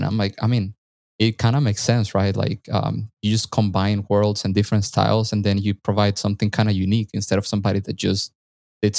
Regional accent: Caracas, Capital District, Venezuela; So I was born in Venezuela, Caracas, the capital of Venezuela.

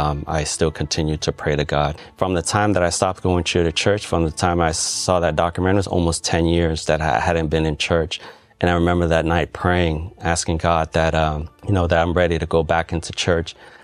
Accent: Cambodia; now in United States; I'm from Cambodia. My family came here to the U.S. in the early 80s due to the civil war there. My parents had four children. I'm the second oldest. I have an older sister and two younger brothers. Most of my family are Buddhist.

